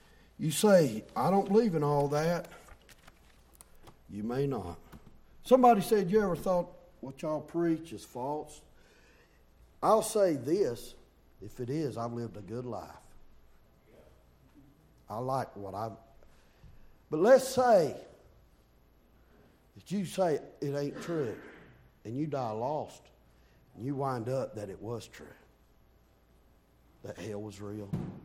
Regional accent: Mount Airy, North Carolina, United States; I was 8 years old. I was born and raised there in Mount Airy, North Carolina.

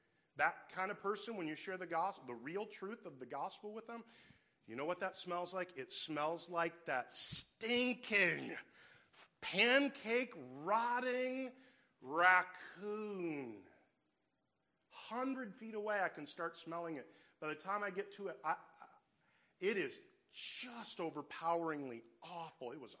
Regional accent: Iowa, United States; I grew up in Iowa and in a city, but I go to my grandfather's farm

